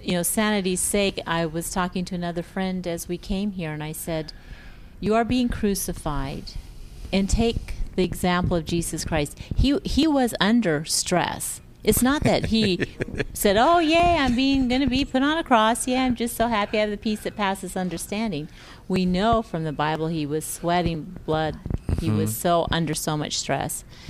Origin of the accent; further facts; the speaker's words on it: Pacific Northwest, United States; I come from the Pacific Northwest, and of course up the Columbia River are all these tugboats.